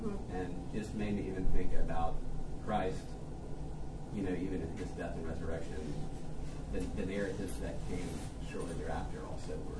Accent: the South, United States; I grew up in the Bible Belt and in the South and in a very white upbringing

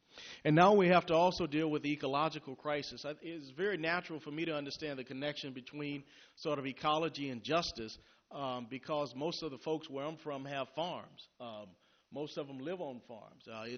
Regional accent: Vidalia, Georgia, United States; I'm from Vidalia, Georgia, and you know, folks take their shotguns very, very serious.

